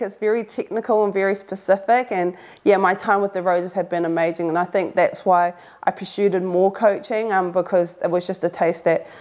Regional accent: New Zealand; And I think growing up in New Zealand, netball and rugby has always sit side by side.

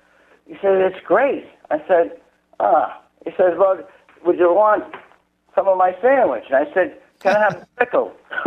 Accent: Brooklyn, New York, United States; We were growing up in Brooklyn. We're hearing that all of a sudden the rock and roll

